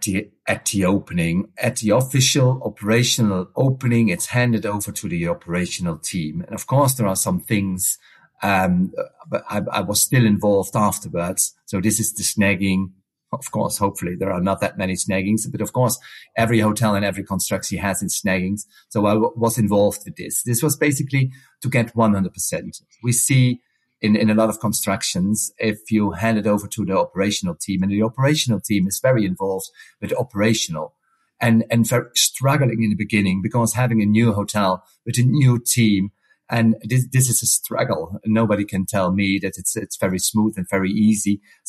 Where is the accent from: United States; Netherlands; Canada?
Netherlands; moved away as an adult; So I'm Dutch, and this was my home country after over 35 years not working in the Netherlands